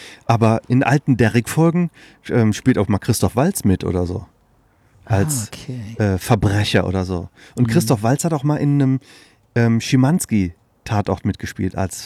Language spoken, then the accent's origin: German; Eifel, Germany; Ich bin ja in der Eifel groß geworden, am Eifelrand.